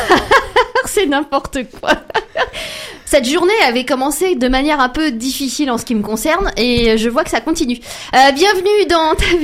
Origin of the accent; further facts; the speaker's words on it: Le Mans, Pays de la Loire, France; Merci, je reçois 10 000 euros à chaque fois qu'on parle du Mans, vu que c'est ma ville natale.